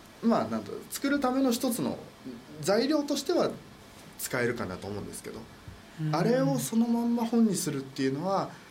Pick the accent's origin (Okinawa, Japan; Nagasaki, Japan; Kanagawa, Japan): Kanagawa, Japan; 多少やっぱり緊張するんですよね、神奈川県民としては。